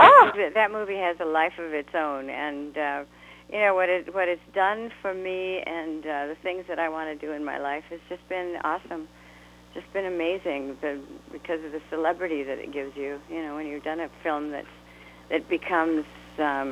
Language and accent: English; New Ulm, Minnesota, United States; born there; I was born, my parents lived in Lafayette, which is in southern Minnesota, and the town was so small that they didn't have a hospital, so I had to go to New Ulm to be bo